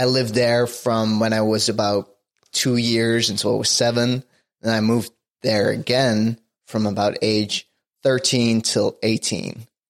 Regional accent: Amsterdam, North Holland, Netherlands; also born or lived in Harderwijk; Well, I'm from the Netherlands, Amsterdam to be specific. I haven't lived in Amsterdam my entire life. I would say probably about half my time I spent in Amsterdam, half my time I spent in more the middle of the country, Harderwijk.

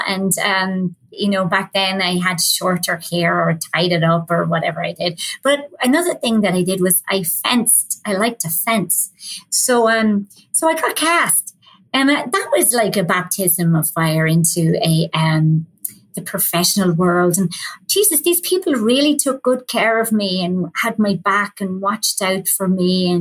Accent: Ireland; moved away as an adult; now in New York, United States; being Irish on one level, you know, they were changing times for Irish people in London.

